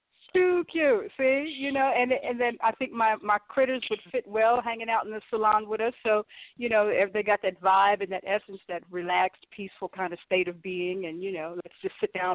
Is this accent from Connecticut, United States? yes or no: no; Winston-Salem, North Carolina, United States; born there; I was born in Winston-Salem, North Carolina.